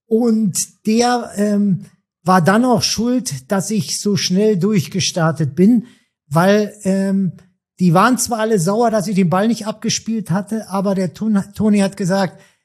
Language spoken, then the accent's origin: German; Berlin, Germany; born there; Ich bin in West-Berlin geboren. Da war die Mauer noch